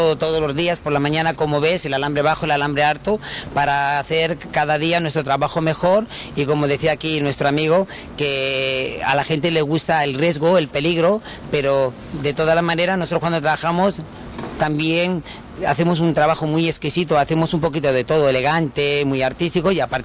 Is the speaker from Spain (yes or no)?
yes; Madrid, Community of Madrid, Spain; estoy muy contento de estar en mi país y en Madrid, que soy madrileño